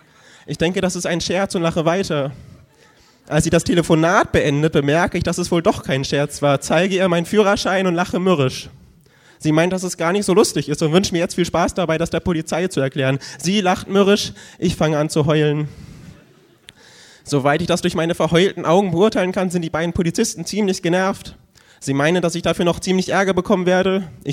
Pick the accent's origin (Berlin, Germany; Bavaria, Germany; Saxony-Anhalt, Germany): Bavaria, Germany; Erlangen; Ich komme auch aus Erlangen